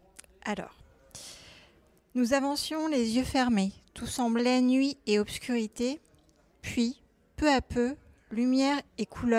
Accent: Brittany, France; born there; moi je suis née en Bretagne

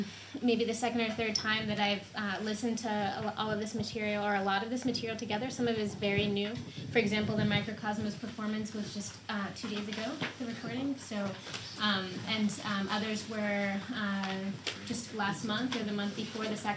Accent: Cincinnati, Ohio, United States; I grew up in Cincinnati, but I went back to Chicago for graduate school

